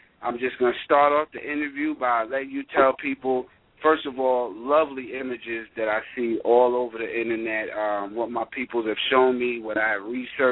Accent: New York, United States; I'm from New York, so, you know, you mentioned a place that's familiar with me

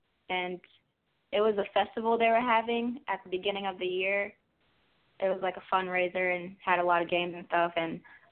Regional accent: Gastonia, North Carolina, United States; Well, I'm from Gastonia, North Carolina, and I'm 16.

